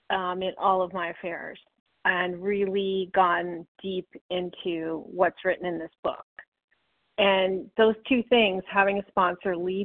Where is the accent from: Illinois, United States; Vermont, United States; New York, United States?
Vermont, United States; I'm from Vermont